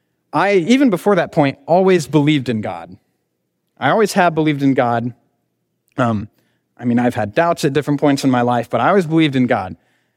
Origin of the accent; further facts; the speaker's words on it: Cicero, Illinois, United States; You know, I grew up in Cicero, just north of here.